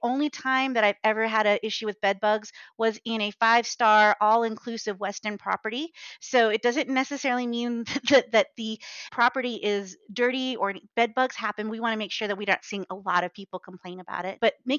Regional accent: Phoenix, Arizona, United States; we don't usually go to the pool very often because we're from Phoenix, pools are everywhere here. We can swim anytime we want pretty much any day of the year.

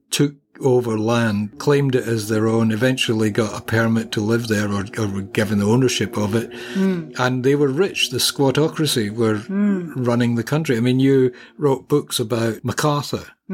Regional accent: United Kingdom; now in Australia; growing up in Britain

